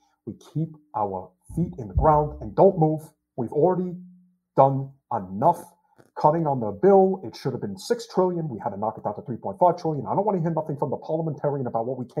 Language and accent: English; Brooklyn, New York, United States; I can't talk. I'm from Brooklyn.